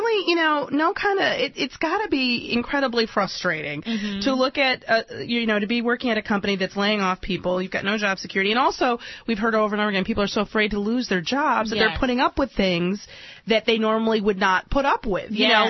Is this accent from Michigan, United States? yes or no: yes; Dearborn, Michigan, United States; I grew up in Michigan, in Detroit, in Dearborn, and, you know, as a city, you know, where there's one of the biggest plants, Ford plants.